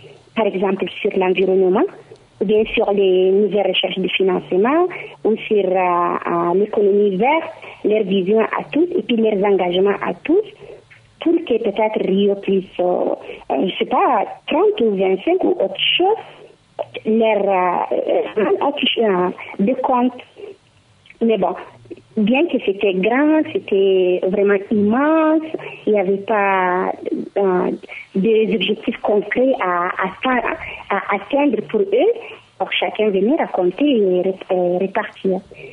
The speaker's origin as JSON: {"language": "French", "country": "Chad", "said": "Je suis du Tchad"}